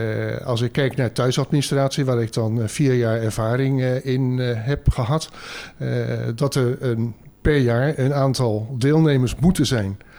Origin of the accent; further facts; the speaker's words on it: Rodenrijs, South Holland, Netherlands; Ik ben zelf uit Roderijs. En je merkt dat eigenlijk nog wel eens een beetje dorps is.